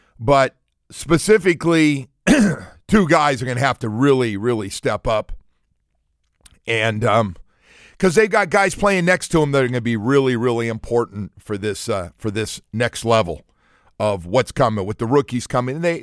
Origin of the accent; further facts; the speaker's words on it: Berkeley, California, United States; I came from California and from Berkeley, and they thought I was, for a while, like, especially guys from the South, thought I was, like, completely out there.